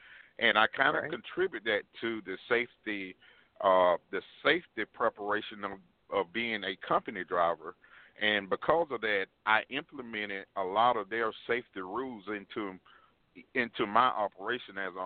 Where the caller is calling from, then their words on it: Georgia, United States; I'm calling from Georgia.